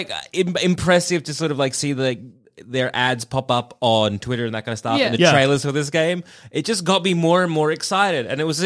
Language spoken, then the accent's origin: English; Melbourne, Victoria, Australia; They're a Melbourne-based company, which is also great. Just no other reason than they share my accent, which is kind of neat.